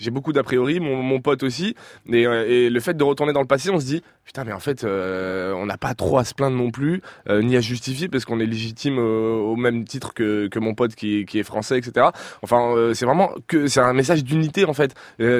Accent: Lyon, Auvergne-Rhône-Alpes, France; Je suis de Lyon en plus, donc c'est peut-être à Paris peut-être, mais à Lyon, non, pas du tout.

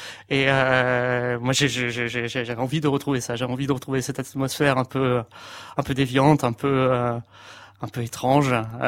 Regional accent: Antibes, Provence-Alpes-Côte d'Azur, France; J'avais 15 ans, parce que moi je suis d'Antibes.

